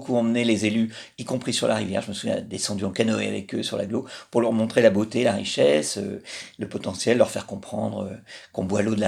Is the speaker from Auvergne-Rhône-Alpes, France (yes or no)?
yes; Moulins, Auvergne-Rhône-Alpes, France; Je suis né sur l'Allier. Je suis moulinois et j'ai passé mon enfance sur le bord de l'Allier